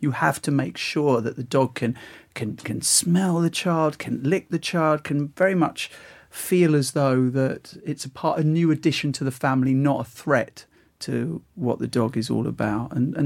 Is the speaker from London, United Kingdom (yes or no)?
no; East of England, United Kingdom; I mean, I'm from Essex, like you are